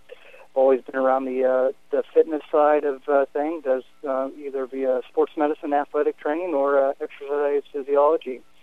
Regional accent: Fairfield, Iowa, United States; now in Burlington, United States; I grew up in Fairfield, so not too far from here, and I just enjoy the quality of life that we have in Southeast Iowa.

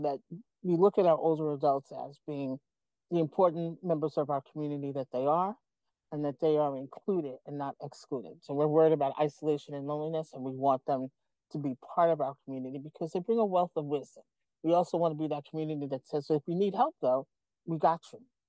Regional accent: New York, United States; No, we're originally from New York. I am. She's originally from Alabama.

